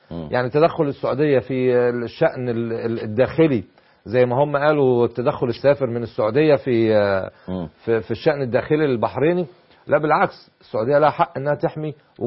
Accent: Egypt; حتى لو انا كمصري عمري ما اعمل لمصلحة دولة غير بلدي.

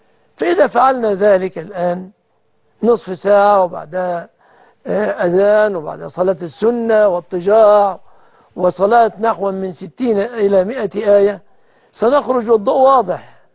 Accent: Egypt

